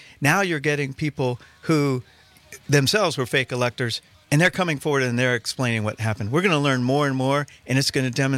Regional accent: Hawaii, United States; Oh, no. I grew up in Hawaii. I would like to be there now

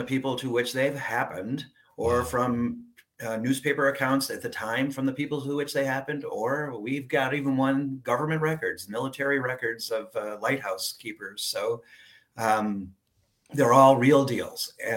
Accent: Connecticut, United States; I grew up in Connecticut. And I thought, this is New England.

